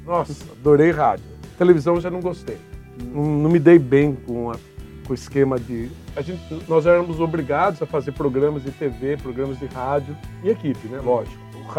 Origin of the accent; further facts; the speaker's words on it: Bragança Paulista, São Paulo, Brazil; ele nasceu em Bragança Paulista, minha cidade natal.